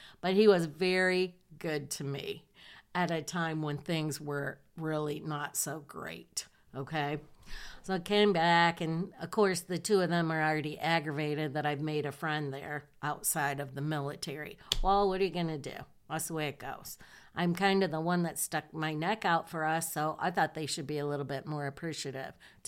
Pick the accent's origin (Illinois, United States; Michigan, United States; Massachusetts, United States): Michigan, United States; Susan was from Texas, and I think Cindy was from New York, and I'm from Michigan.